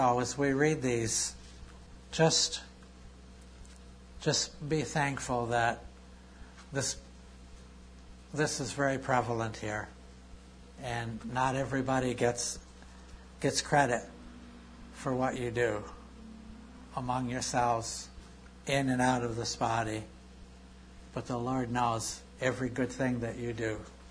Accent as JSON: {"language": "English", "town": "Chester", "region": "North West England", "country": "United Kingdom", "said": "from Chester"}